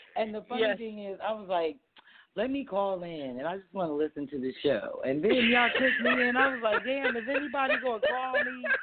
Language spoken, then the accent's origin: English; Kirkwood, Missouri, United States; And I grew up out in Kirkwood.